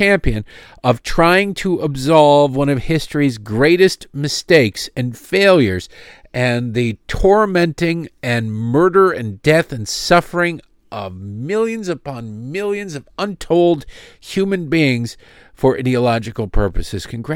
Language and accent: English; Detroit, Michigan, United States; I grew up in Detroit watching the CBC Channel 9, Hockey Night in Canada, all that stuff, with regularity with my dad and my brother.